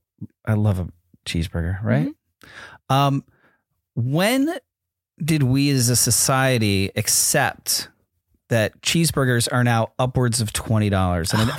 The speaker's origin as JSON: {"language": "English", "town": "New Haven", "region": "Connecticut", "country": "United States", "tie": "born or raised there", "said": "when I was growing up in New Haven, kind of on Yale's campus."}